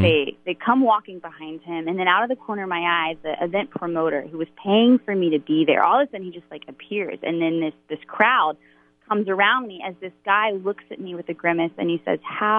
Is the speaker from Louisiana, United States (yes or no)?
yes; Baton Rouge, Louisiana, United States; I grew up in Baton Rouge, Louisiana.